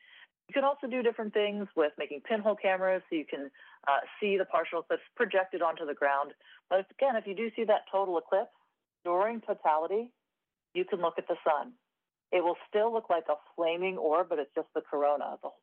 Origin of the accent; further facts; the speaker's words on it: Pittsburgh, Pennsylvania, United States; I'm from Pittsburgh, actually.